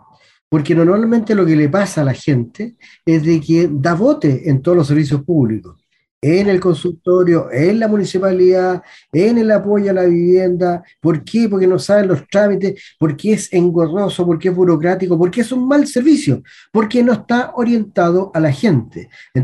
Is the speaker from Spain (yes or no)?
no; Chile; si soy chileno, y el chileno no entiende lo que lee, así que yo soy un chileno más nomás.